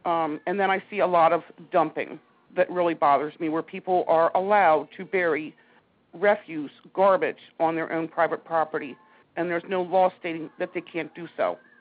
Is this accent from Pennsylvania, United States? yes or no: yes; Pennsylvania, United States; moved away as an adult; now in Morristown, United States; I'm originally from Lancaster County, Pennsylvania, and I've lived here since 1992 here in Morristown area.